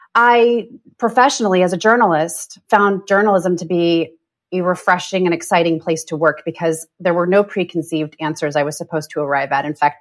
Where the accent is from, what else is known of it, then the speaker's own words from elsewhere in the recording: Midwest, United States; You know, I grew up evangelical in the Midwest in the 80s and 90s.